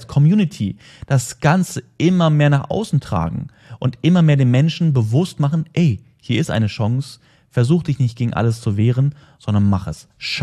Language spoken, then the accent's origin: German; Germany; ich bin in Deutschland groß geworden.